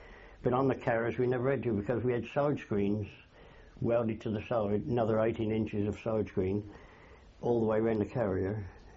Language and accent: English; Scotland, United Kingdom; Well, I come from Scotland.